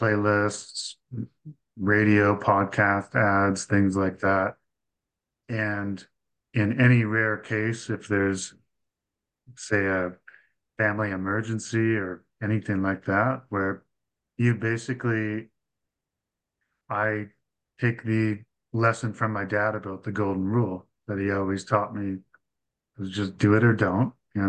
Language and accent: English; Calgary, Alberta, Canada; also born or lived in Toronto / Vancouver; I was born in Toronto, and I've lived in Calgary my whole most of my life, and I've also lived in Vancouver for several years.